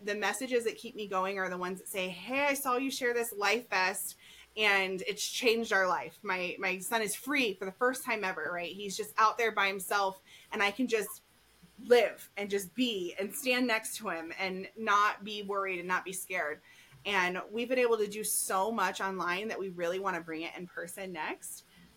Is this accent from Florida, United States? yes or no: yes; Florida, United States; I'm from Florida. I'm not skiing or snowboarding.